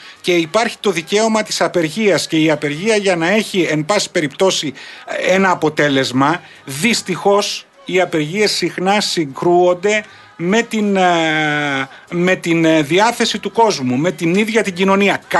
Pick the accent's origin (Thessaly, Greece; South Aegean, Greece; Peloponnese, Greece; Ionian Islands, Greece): Thessaly, Greece; Έχει σπίτι στις Μιλιές το Πήλιο στην πατρίδα μου.